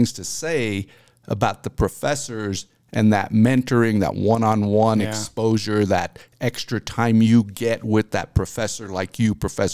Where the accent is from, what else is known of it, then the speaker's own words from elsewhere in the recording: Alamosa, Colorado, United States; and I got to rediscover or kind of reacquaint myself with Adams State, my hometown college